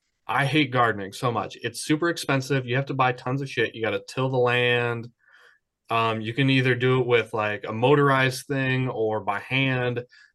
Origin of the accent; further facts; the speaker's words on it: Oklahoma, United States; Like, I'm from Oklahoma, and it's super hot.